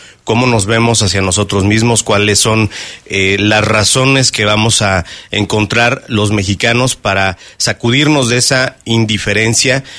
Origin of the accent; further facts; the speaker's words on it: Mexico; entre nosotros como mexicanos